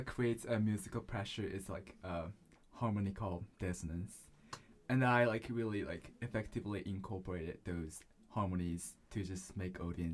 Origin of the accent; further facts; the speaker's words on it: Tokyo, Japan; I'm a composer from Tokyo.